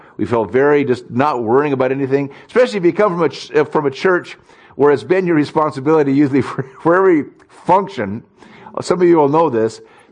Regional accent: Pullman, Washington, United States; We come from Pullman.

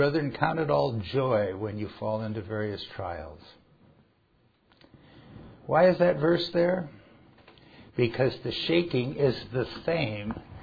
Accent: Spokane, Washington, United States; Now when I was a young boy growing up in Spokane, we had some sort of a fair, World's Fair, I think it was, in 1963.

